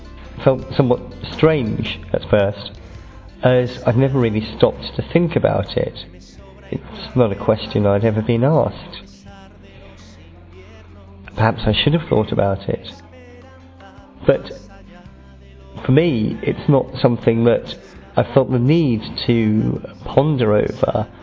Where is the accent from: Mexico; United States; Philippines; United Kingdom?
United Kingdom; England; I'm from England and I'm 39.